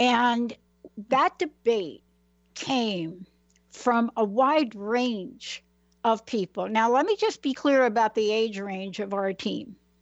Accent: New York City, New York, United States; I'm a girl from the Bronx.

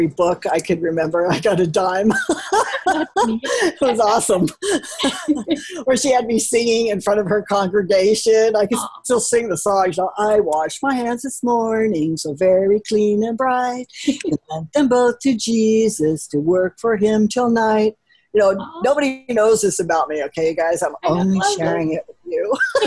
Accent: California, United States; I grew up in California in a two lovely parents kind of thing.

